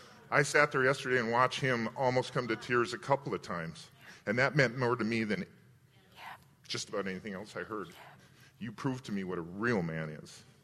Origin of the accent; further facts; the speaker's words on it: Minnesota, United States; I'm from Minnesota.